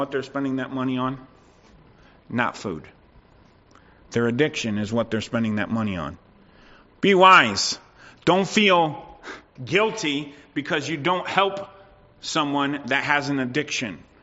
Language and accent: English; United States; born there; I was born in America. I get that statement very well.